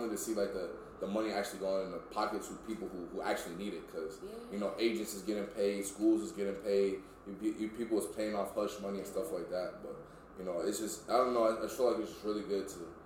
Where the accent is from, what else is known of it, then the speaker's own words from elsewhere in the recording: Oklahoma, United States; I'm from Oklahoma. It's like, you know, it's not considered the South, but I don't know.